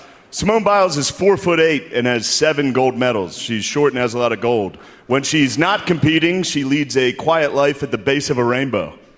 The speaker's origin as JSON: {"language": "English", "region": "Midwest", "country": "United States", "said": "We're both whites from the Midwest who have nailed a bunch of threes."}